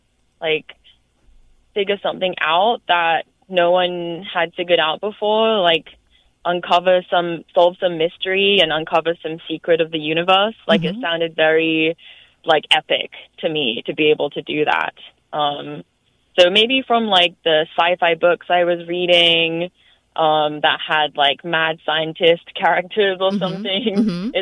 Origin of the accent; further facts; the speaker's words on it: London, United Kingdom; I grew up in London and there was like an awesome science museum there.